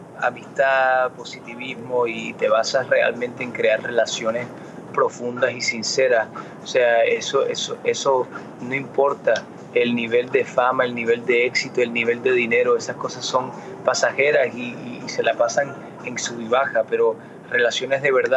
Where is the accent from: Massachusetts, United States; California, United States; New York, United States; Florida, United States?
Florida, United States; Miami; first language Spanish; soy latino 100%, pero también soy americano 100%. Nací y me crié en Miami. Pero esas raíces mías, el idioma del español fue el primer idioma que yo aprendí.